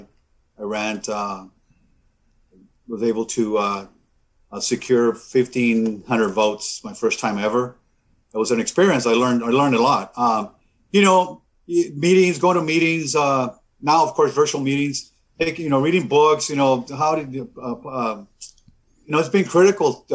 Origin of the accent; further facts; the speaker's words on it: Calexico, California, United States; Well, I'm resident from Calexico. I'm educated here in Calexico and graduated from Calexico High School.